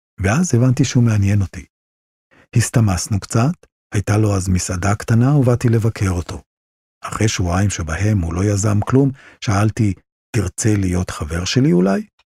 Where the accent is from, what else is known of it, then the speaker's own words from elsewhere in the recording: Jerusalem, Jerusalem District, Israel; also born or lived in Brazil / Venezuela / Modiin; ואני נולדתי כשהיו בשליחות בברזיל. כשחזרנו לארץ, אחרי עוד שליחות בוונצואלה, גרנו בירושלים. וכשהייתי בת 12, עברנו לבית דו-משפחתי במודיעין.